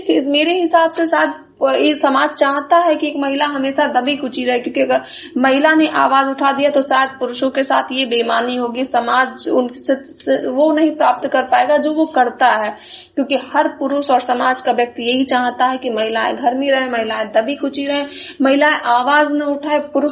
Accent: Basti, Uttar Pradesh, India; मैं बस्ती जिले से हूँ।

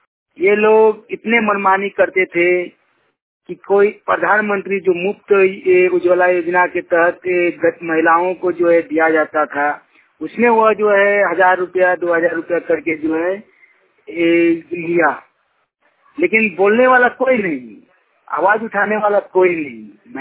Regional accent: Jharkhand, India

